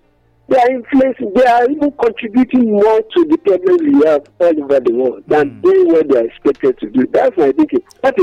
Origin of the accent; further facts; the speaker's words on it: Abeokuta, Ogun, Nigeria; from Abeokuta.